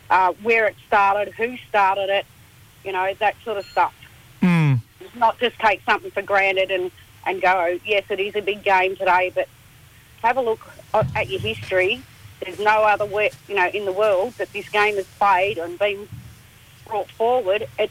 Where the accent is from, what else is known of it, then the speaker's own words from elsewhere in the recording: Victoria, Australia; I'm …. I'm from the Wimmera and Western District of Victoria.